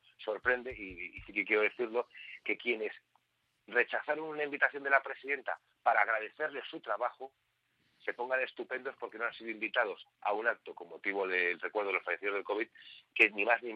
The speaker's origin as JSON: {"language": "Spanish", "country": "Spain", "said": "lo peor que nos ha ocurrido como españoles en esta democracia."}